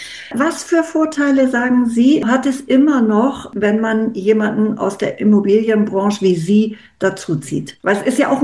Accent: Germany; Und das Erste, was mir aufgefallen ist als Deutsche, das heißt feeling-home.at.

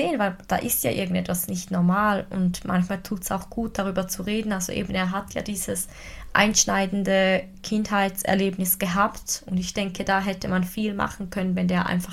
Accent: Switzerland; Aus der Sonntagszeitung heißt sie bei uns in der Schweiz.

